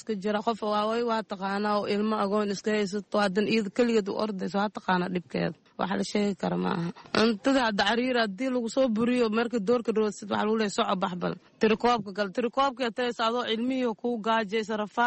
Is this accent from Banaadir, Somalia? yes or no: yes; Mogadishu, Banaadir, Somalia; aniga muqdisho ka imaaday